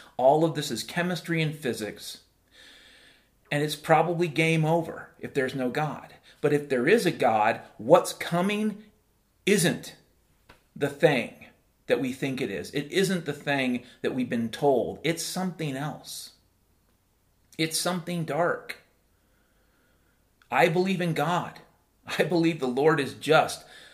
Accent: Washington, United States; When I was a kid growing up in Western Washington, you'd walk into the forest and you would hear noises year round.

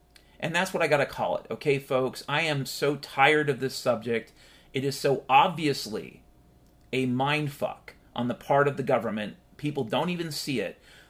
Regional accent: Washington, United States; and yeah, I grew up in Washington State 50 years ago, so fuck you.

